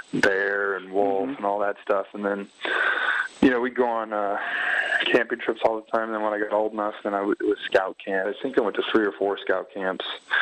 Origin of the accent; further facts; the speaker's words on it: Las Vegas, Nevada, United States; You know, I'm from Vegas, so it was good for me to get out a little bit and see the mountains and stuff and clear my head.